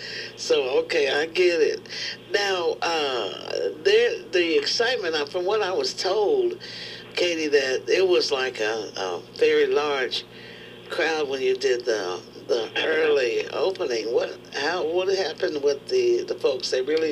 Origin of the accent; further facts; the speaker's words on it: Kansas, United States; Now, I'm from Kansas, and, you know, wheat, you know, I know they weave it, and they do all kind of stuff with it